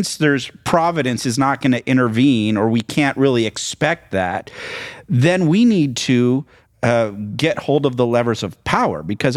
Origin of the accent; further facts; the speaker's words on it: Chile; I mean, I grew up in Chile.